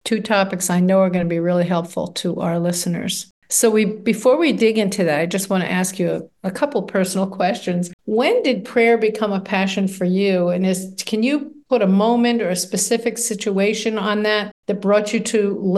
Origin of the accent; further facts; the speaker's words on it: Australia; but we're both Aussie sisters. So that makes us bonded for life here.